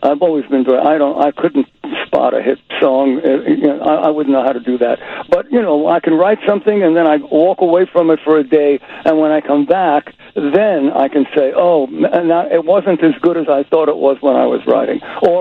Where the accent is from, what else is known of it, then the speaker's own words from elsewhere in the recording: Brooklyn, New York, United States; accent: Brooklyn; You think my Brooklyn accent made that happen?